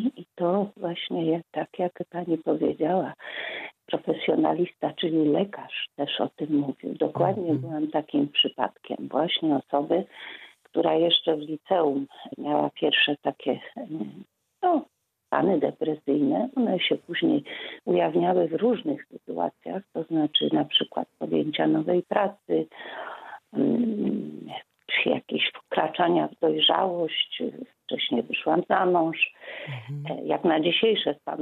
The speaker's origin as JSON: {"language": "Polish", "town": "Kraków", "region": "Lesser Poland", "country": "Poland", "said": "jestem alkoholiczką i jestem z Krakowa."}